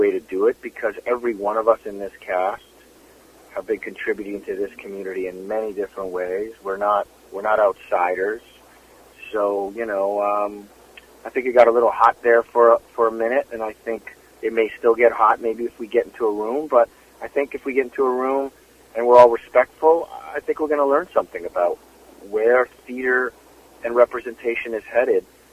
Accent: Toronto, Ontario, Canada; now in Vancouver, Canada; I feel I'm from Toronto originally, but Vancouver is my adult home when it comes to Canada. Like, I can't imagine living anywhere else anymore.

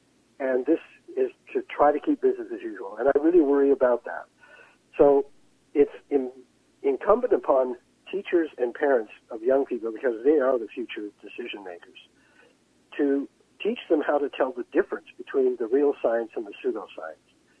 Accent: Canada; I'd be pretty low down on the line as a Canadian, but you know, I might have a shot.

